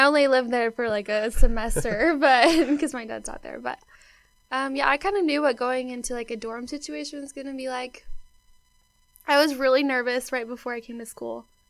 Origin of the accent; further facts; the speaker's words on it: Concordia, Missouri, United States; accent: twang; I'm from Concordia, Missouri, which explains my little funky twang that I got going on.